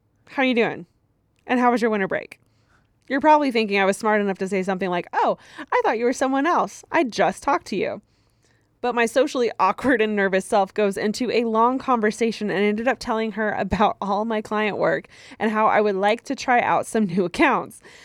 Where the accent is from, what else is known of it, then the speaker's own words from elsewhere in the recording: Connecticut, United States; you can use my name, and I'm from Connecticut.